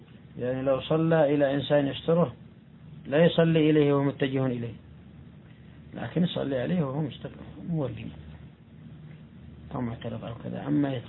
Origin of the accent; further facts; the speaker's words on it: Yemen; كما فعل بعض الناس عندنا في اليمن